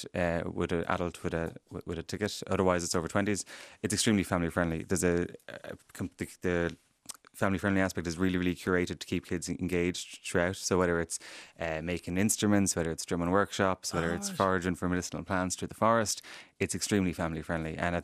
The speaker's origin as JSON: {"language": "English", "town": "Ballyhaunas", "region": "Connacht", "country": "Ireland", "said": "I was like, you know, I'm from Ballyhaunas, and his face just dropped."}